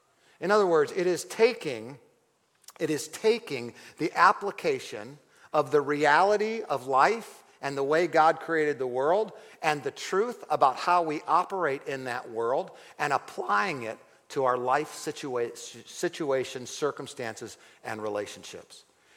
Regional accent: Ohio, United States; Anyway, so in our city, where I grew up in Ohio, Japanese beetles are a huge problem.

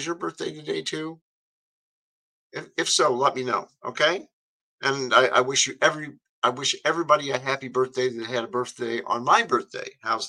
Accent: Greenville, Ohio, United States; born there; I was born in Greenville, Ohio in 1948, which makes me 77 years.

